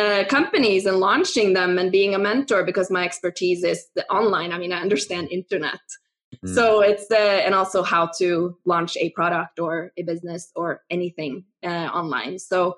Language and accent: English; Norway; I'm half Norwegian, half American, but I grew up in Norway, so I consider myself Norwegian.